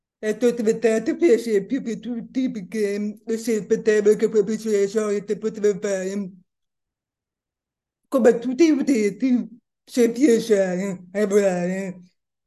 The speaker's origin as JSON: {"language": "Italian", "town": "Catania", "region": "Sicily", "country": "Italy", "tie": "born there", "said": "Io sono nata in Sicilia, a Catania."}